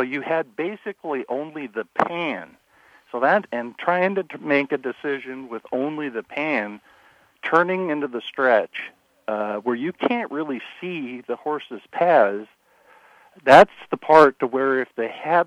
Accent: Washington, United States; something I'm familiar with growing up. But the track in my hometown, Playfair, was a 5/8 oval.

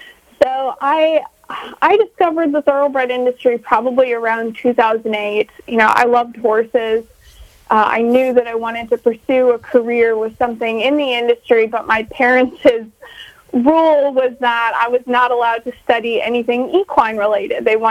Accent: North Dakota, United States; I'm originally from North Dakota.

